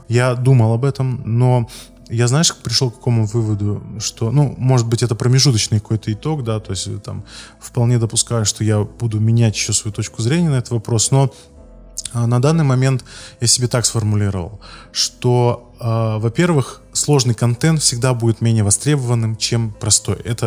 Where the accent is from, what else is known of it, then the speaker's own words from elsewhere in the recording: Arkhangelsk Oblast, Russia; Вот я, например, не из Москвы, я из маленькой деревни в Архангельской области, и до 18 лет у меня не было нормального интернета.